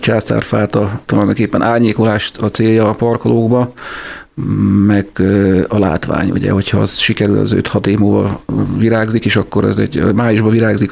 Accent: Bács-Kiskun, Hungary; Én igen, Halason születtem, Kiskomassán nőttem fel, és 18 éves koromban költöztem vissza ide Kiskohalasra.

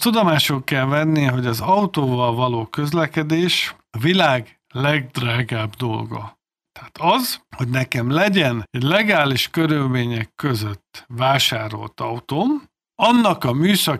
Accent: Tatabánya, Komárom-Esztergom, Hungary; Amikor én pici gyerek voltam, akkor a szülővárosomban, Tatabányán két kezemen meg tudom számolni, hány darab magántulajdonban lévő autó volt.

